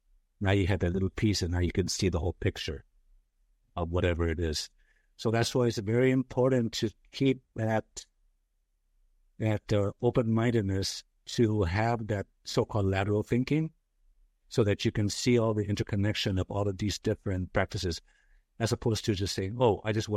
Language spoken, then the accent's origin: English; San Diego, California, United States; also born or lived in Los Angeles / Philippines; I was born in Los Angeles, actually East LA, or what was then East LA. But then I grew up in San Diego. But then I also went to school in the Philippines.